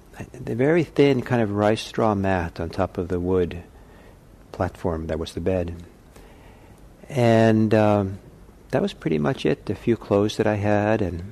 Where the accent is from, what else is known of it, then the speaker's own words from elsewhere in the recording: Norway; English is a second language; But I was living on a small farm in my home country, in rural Norway.